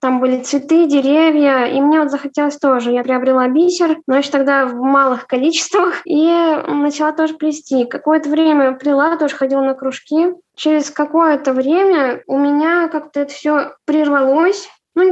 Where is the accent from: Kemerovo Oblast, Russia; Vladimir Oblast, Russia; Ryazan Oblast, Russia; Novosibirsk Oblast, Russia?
Ryazan Oblast, Russia; Я из Рязанской области, живу в городе Касимове